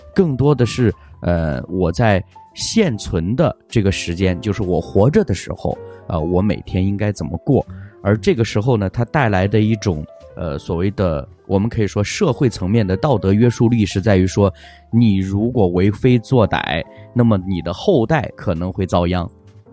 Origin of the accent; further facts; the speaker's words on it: China; 因为即便是像我们作为中国人哈